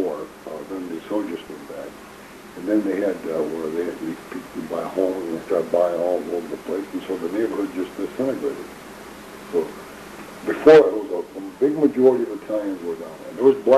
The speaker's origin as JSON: {"language": "English", "town": "Monroe", "country": "United States", "tie": "born or raised there", "said": "That was enjoyable, growing up in Monroe at that time."}